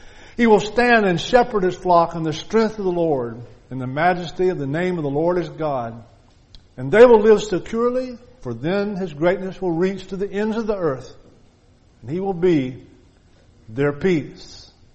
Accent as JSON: {"language": "English", "region": "Alabama", "country": "United States", "tie": "born or raised there", "said": "I grew up in Alabama, and I always had a garden."}